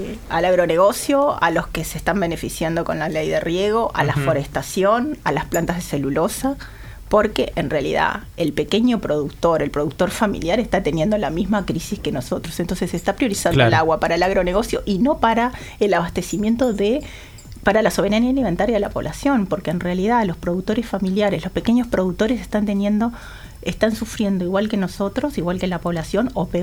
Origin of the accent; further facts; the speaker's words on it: Uruguay; Pensemos, como uruguayos, como ciudadanos de este país